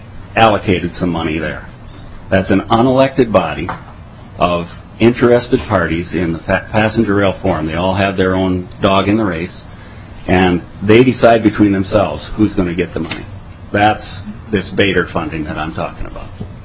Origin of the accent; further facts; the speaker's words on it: Minnesota, United States; I'm from Olmsted County.